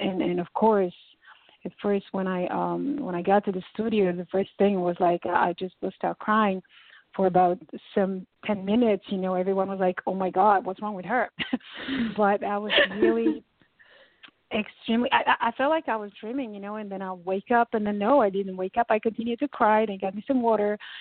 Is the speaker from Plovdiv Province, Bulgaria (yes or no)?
no; Sofia, Sofia City, Bulgaria; now in Nice, France; I'm originally Bulgarian. My mom is Bulgarian, actually. And my dad is from Nigeria, so I was born and raised in Bulgaria, in Sofia precisely.